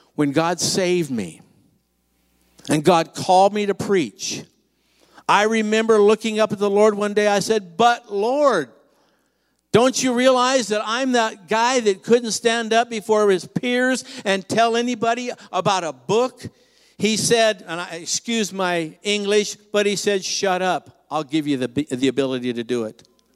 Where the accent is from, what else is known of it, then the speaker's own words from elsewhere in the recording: California, United States; I grew up in Southern California and grew up in school.